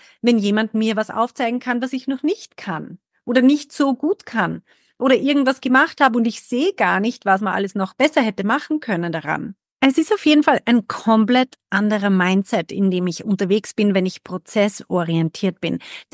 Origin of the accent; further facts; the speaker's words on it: Austria; moved away; Ich gerade als Österreicherin, als Expat, aber ursprünglich Österreicherin